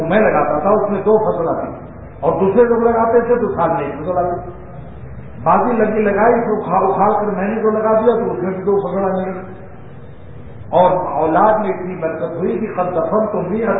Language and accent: Urdu; Karachi, Sindh, Pakistan; میں کراچی سے آیا ہوں صوبہ سندھ کا رہنے والا